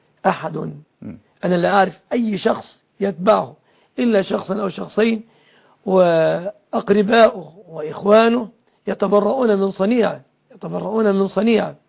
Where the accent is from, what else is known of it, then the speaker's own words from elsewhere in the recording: Mansoura, Dakahlia, Egypt; أنا باعتباري من المنصورة